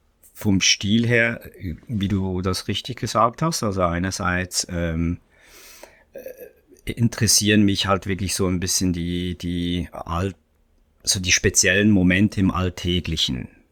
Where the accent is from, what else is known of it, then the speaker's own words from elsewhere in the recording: Bern, Switzerland; born there; now in Zurich, Switzerland; Ich befinde mich tatsächlich in der Schweiz, in Zürich selber, in der Stadt Zürich. Ursprünglich bin ich eigentlich in Bern geboren, aber ich wohne jetzt mittlerweile seit 23 Jahren in Zürich und da in der Stadt Zürich.